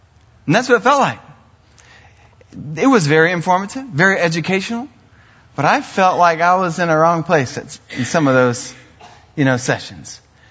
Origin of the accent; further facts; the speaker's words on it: Pensacola, Florida, United States; Growing up in Pensacola, youngest of four boys, I was a troublemaker.